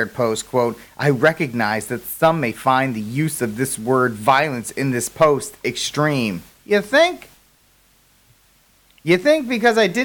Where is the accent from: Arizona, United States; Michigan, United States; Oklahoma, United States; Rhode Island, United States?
Rhode Island, United States; That would be my home state of Rhode Island.